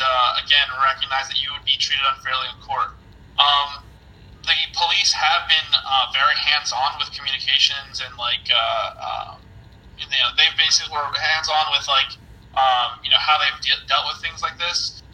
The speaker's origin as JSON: {"language": "English", "region": "Pennsylvania", "country": "United States", "said": "I mean, I'm from Pennsylvania, so I might not be used to the climate. I've been living in the South the last couple months"}